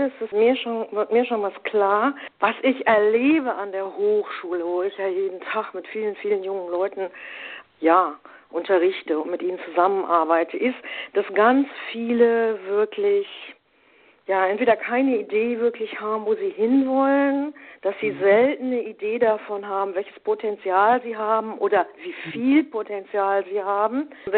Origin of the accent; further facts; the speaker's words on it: Germany; jetzt hätte ich beinahe gesagt, so ist das bei den Deutschen, aber ich darf das als Deutsche so sagen